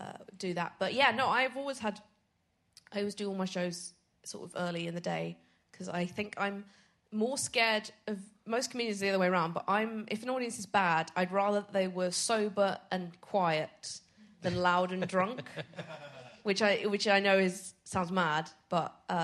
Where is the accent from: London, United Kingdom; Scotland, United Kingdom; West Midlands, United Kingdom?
Scotland, United Kingdom; Edinburgh; Because I'm from Edinburgh and it doesn't cost me nearly as much money to do a show every year.